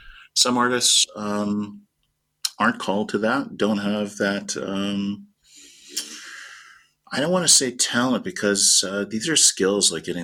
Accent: New Mexico, United States; as a kid growing up in New Mexico, I was very influenced by the Native Americans.

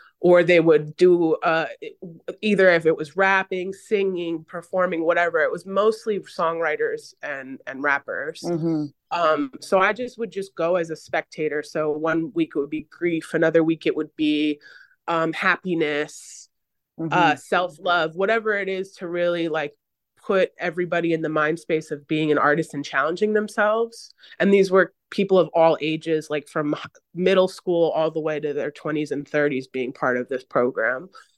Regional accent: New York, United States; Yeah, I'm from New York, proudly. Mm-hmm. I was born and raised there. I've moved a bunch of times, but I get my hustle from my city.

